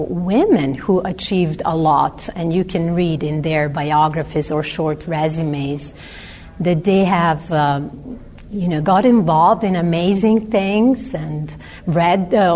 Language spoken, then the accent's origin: English; Serbia; I'm coming from Serbia.